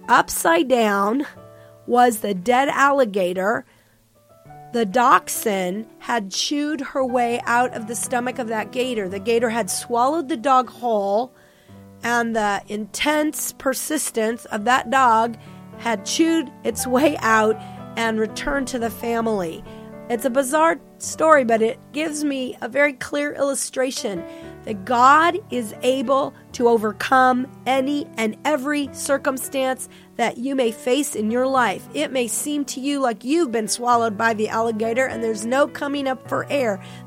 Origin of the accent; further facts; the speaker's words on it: Florida, United States; I was raised in Florida, which is a state that is known for a very high population of alligators.